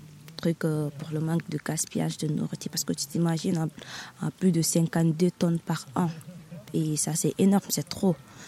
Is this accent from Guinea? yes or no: yes; Guinea; je suis guinéenne.